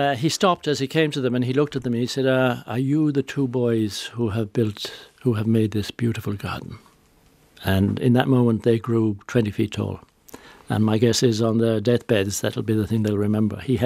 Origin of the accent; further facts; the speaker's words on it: Ireland; I said, no, I'm perfectly happy with the citizenship I have. I'm Irish and I'm never going to change from that.